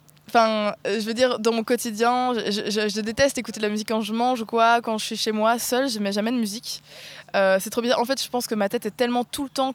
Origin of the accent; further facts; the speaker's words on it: Belgium; je viens de Belgique, j'ai 21 ans